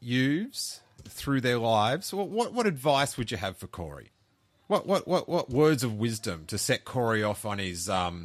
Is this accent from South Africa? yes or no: no; Australia; now in United States; growing up in Australia, I think we have to wait 3 weeks